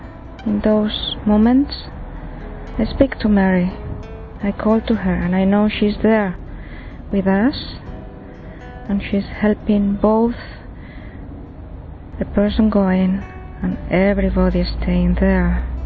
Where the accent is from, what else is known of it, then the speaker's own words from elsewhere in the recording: Spain; now in London, United Kingdom; I come from Spain, and I've been in London for a few years already now.